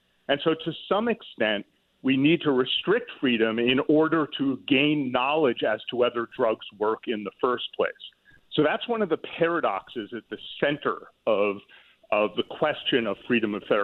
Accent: Westport, Connecticut, United States; I'm a Connecticut boy myself. I grew up in Westport, Connecticut.

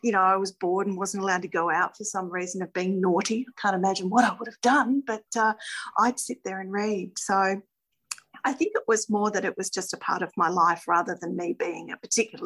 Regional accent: Sydney, New South Wales, Australia; I'm not a Queenslander. I'm very much born and bred in Sydney.

